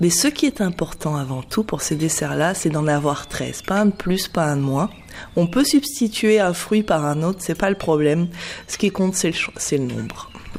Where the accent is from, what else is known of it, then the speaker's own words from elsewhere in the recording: Provence-Alpes-Côte d'Azur, France; Moi, je viens d'un pays, ou en tout cas d'une région de pays où il ne neige pas pendant l'hiver. Je viens du sud de la France, le sud-est très exactement.